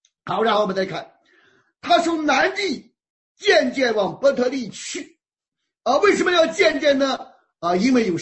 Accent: Shandong, China; 我老家是山东啊

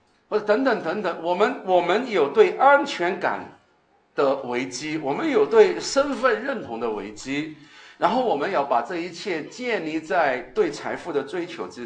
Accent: China; 就是我们中国人常说的穷怕了

